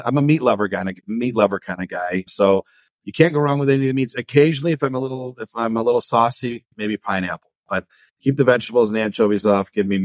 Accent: Michigan, United States; We recognize we're blessed. We have a beautiful state.

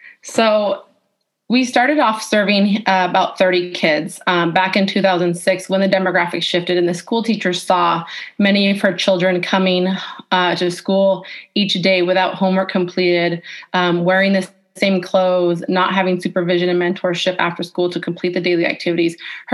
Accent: Mount Vernon, United States; I grew up in Mount Vernon, attended schools here

